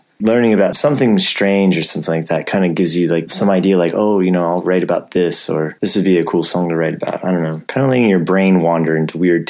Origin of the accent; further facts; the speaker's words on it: Athens, Georgia, United States; now in Vienna, Austria; from Vienna, Austria, although I'm an American from Athens, Georgia.